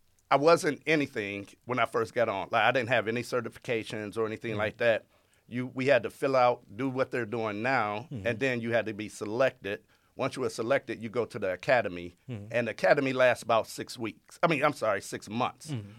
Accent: Toledo, Ohio, United States; Yes, I was born and raised here in Toledo.

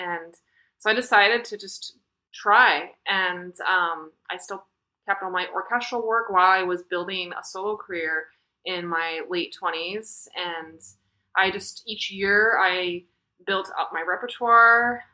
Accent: Chicago, Illinois, United States; So I grew up in the Chicagolands area and was a member of Chicago Youth Symphony

